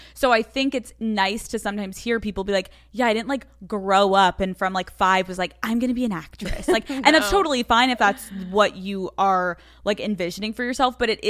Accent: Pennsylvania, United States; I can relate to that because I'm from Pennsylvania.

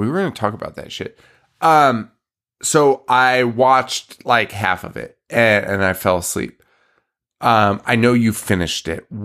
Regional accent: New England, United States; The Sopranos, we're from New England, but I'm an Irish guy.

